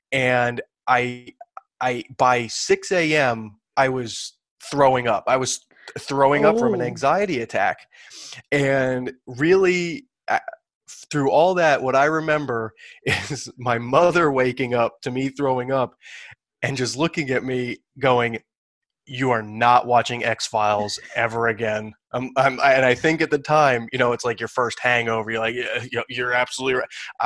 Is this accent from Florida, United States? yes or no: yes; Florida, United States; I grew up in South Florida. We were always in the pool or the ocean or something like that.